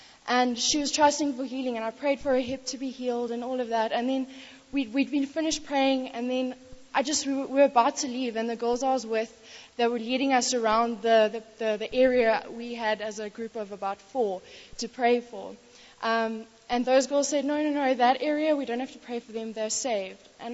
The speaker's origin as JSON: {"language": "English", "region": "England", "country": "United Kingdom", "said": "going to the Dikaroa, you know, as an English girl, so you know how everyone says you go to like Lesotho or something and the culture is so different."}